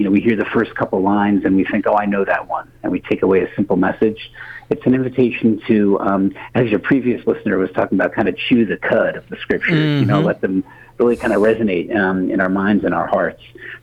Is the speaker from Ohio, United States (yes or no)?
no; Brooklyn, New York, United States; as Catholic, I grew up Irish Catholic in Brooklyn. And let's just say in my family, talking about the faith out loud wasn't a regular occurrence.